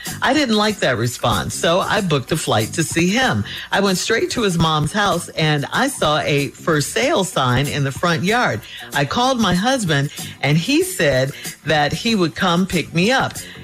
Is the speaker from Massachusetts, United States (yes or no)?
no; Chicago, Illinois, United States; I will be in Chicago. That is my hometown.